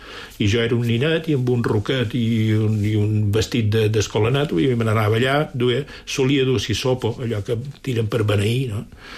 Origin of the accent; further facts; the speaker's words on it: Palma, Balearic Islands, Spain; I era la típica caseta de l'Eixample de Palma, no? Una caseta de planta baixa, amb una mica de jardineta davant, amb un bon corral a darrere.